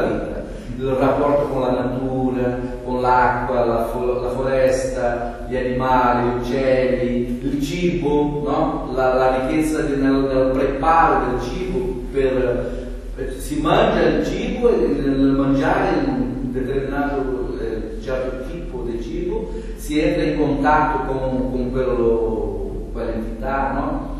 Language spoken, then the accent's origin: Italian; Brazil; Italian is a second language; io sono da Brasile, no?